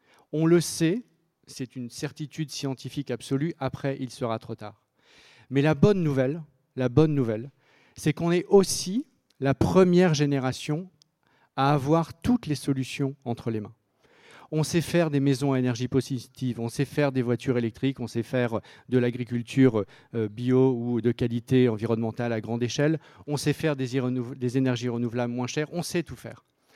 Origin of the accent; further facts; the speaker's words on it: Hauts-de-France, France; Ma région d'origine, c'est le Pas-de-Calais, c'est même plus précisément le bassin minier du Pas-de-Calais, près d'une ville que vous connaissez tous maintenant, qui s'appelle Hénin-Beaumont.